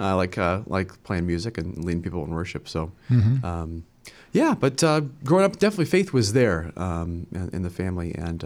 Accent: Barberton, Ohio, United States; Grew up in Barberton, Akron, Ohio. So St. Francis of Sales down in Portage Lakes is my home parish.

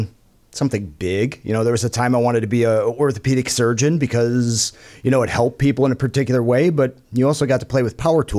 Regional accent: Grafton, United States; I grew up in Grafton.

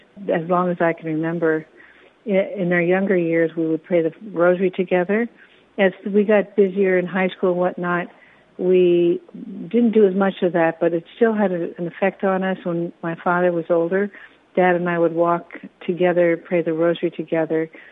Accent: McLean, Virginia, United States; I'm one of eight. I grew up in McLean, Virginia.

